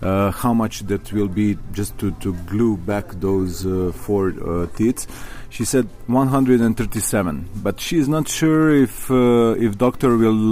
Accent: Belgrade, Serbia; I'm from Belgrade, Serbia.

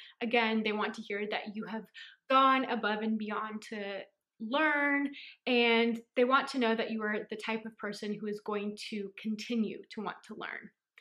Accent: San Francisco, California, United States; I'm from San Francisco, California.

